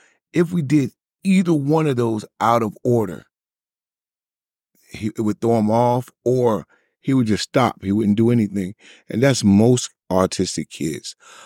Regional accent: Virginia, United States; now in Texas, United States; In Virginia, we're from Virginia. In Virginia, we have what's called a, what's the type of test?

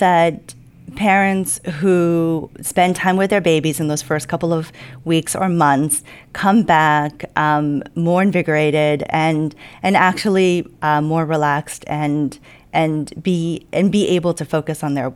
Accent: United States; Yeah, the one thing I can say is that we as a American culture need to change that.

